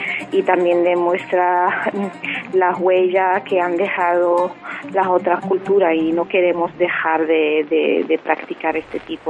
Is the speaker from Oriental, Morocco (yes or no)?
no; Tetouan, Tanger-Tetouan-Al Hoceima, Morocco; la ciudad donde nací en Tetuán, y desde pequeñita, muy pequeñita, he estado viviendo de esta cultura andalusí